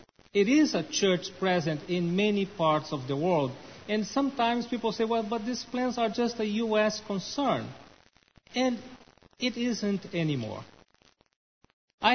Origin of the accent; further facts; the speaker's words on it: Brazil; first language Portuguese; English is a second language; I am a native from Brazil, and it is very difficult for him to differentiate the pronunciation between the Portuguese and the Spanish.